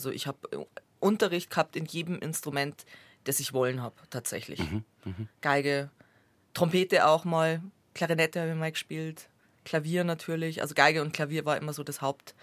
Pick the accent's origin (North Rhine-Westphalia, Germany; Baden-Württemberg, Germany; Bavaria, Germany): Bavaria, Germany; Straubing; Ich bin in Straubing aufgewachsen und zur Schule gegangen und bis zum Studium war ich dann da quasi daheim.